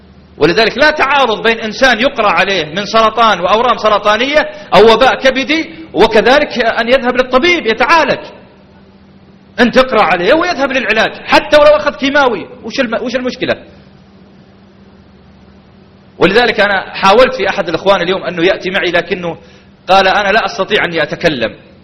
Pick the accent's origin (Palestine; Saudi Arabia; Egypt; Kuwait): Saudi Arabia; Riyadh, Riyadh Province; ومن المعلوم أن عندنا في الرياض